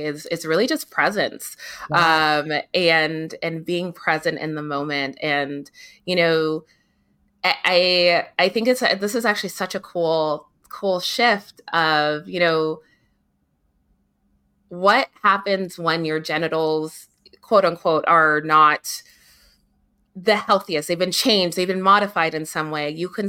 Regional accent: Nigeria; I'm Nigerian, but I grew up in the Western society

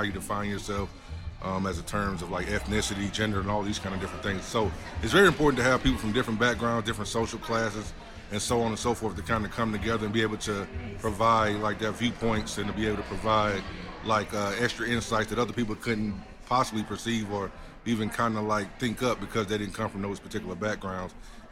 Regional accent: Alabama, United States; now in Indiana, United States; I'm originally from Alabama. I came to Indiana University to get my PhD

